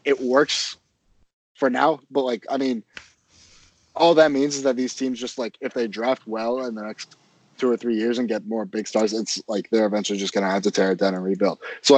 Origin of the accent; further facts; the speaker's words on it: Florida, United States; I mean, I grew up in Florida.